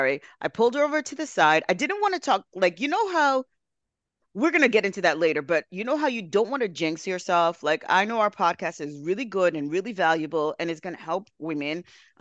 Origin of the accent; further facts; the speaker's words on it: New York, United States; Girl, come on. I'm from New York.